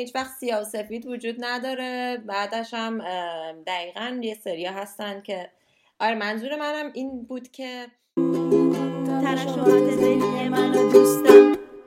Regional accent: Iran; moved away; ما وقتی از ایران اومدیم بیرون

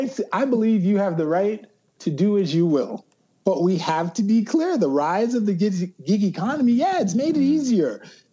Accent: Jamaica; As a Jamaican, I'm like, this dude is appropriate.

